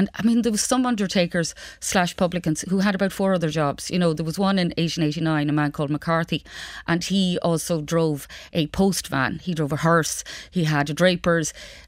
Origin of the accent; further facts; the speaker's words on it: Leinster, Ireland; I mean, I grew up in Laois